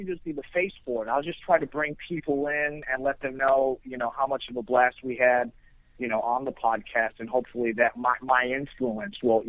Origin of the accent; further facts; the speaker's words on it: Chicago, Illinois, United States; Born and raised in Chicago, so, you know.